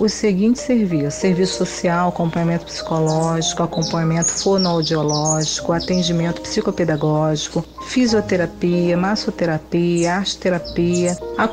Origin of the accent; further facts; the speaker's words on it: Nova Iguaçu, Rio de Janeiro, Brazil; now in Rio das Ostras, Brazil; sou de Nova Iguaçu, psicóloga, servidora pública municipal aqui de Rio das Ostras. Estou em Rio das Ostras há mais de 22 anos.